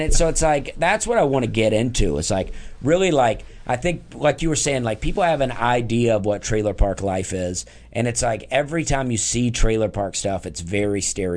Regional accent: Southern US, United States; accent: Southern; now in Nashville, United States; People don't think I'm as country as I am because if I'm outside of the South, you hear my accent. But in the South, my accent is actually

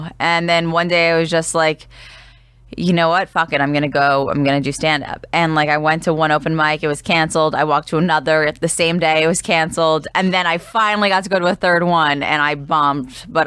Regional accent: New York, United States; No, I'm from New York, so I feel like I have like that New York hustle.

